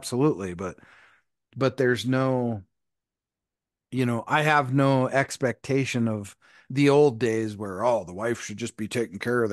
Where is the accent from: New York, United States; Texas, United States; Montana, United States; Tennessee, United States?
Montana, United States; I grew up in Montana, which is just a little BFE town in Montana, population of like 200, 300 people, right?